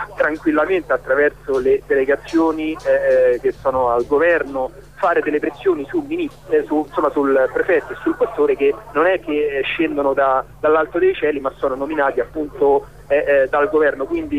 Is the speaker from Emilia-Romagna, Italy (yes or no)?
no; Albano Laziale, Lazio, Italy; io sono nato ad Albano e vivo ad Albano da sempre, da 35 anni